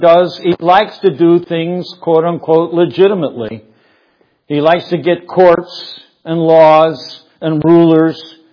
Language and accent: English; United States; That's why I think I'd be tempted to talk about being an American pastor, you know.